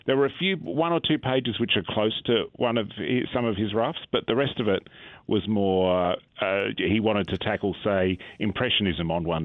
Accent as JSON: {"language": "English", "country": "Australia", "tie": "born or raised there", "said": "I mean, I grew up in Australia and I still live in Australia"}